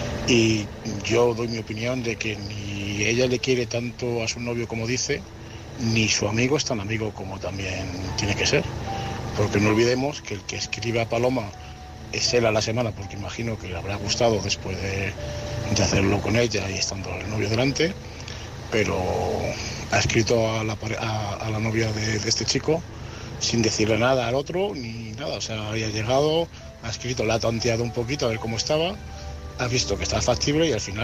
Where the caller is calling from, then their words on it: Madrid, Community of Madrid, Spain; de Madrid